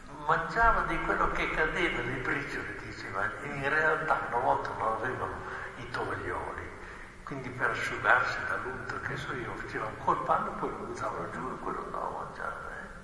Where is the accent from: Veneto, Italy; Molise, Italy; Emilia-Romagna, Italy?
Emilia-Romagna, Italy; San Lazzaro di Savena; Io la ricordo anche perché il mio paese vicino a Bologna è San Lazzaro.